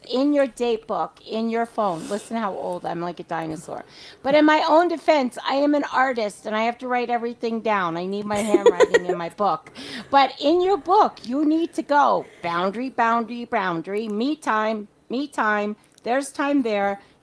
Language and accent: English; New York City, New York, United States; And so I grew up in New York City with two Southern parents.